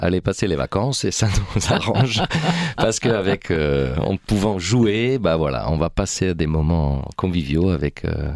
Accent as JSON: {"language": "French", "country": "Italy", "second_language": "French", "lives_now": "France", "said": "moi, je suis italien et j'ai commencé le théâtre en Italie."}